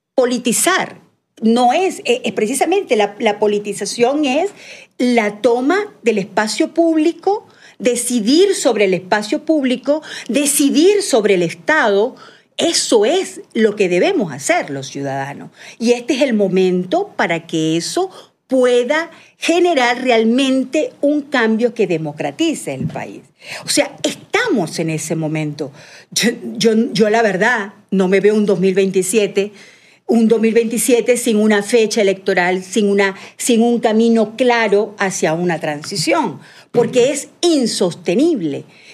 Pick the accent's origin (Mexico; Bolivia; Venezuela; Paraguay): Venezuela; Y así somos los venezolanos.